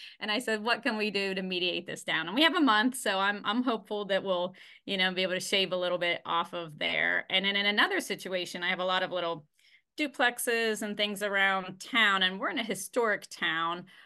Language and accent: English; Ohio, United States; And since I'm from Ohio, I always like to go.